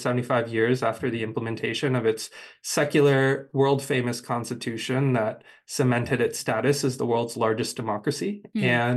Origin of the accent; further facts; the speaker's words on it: United States; I have immense privilege as an American citizen, being able to return to my home country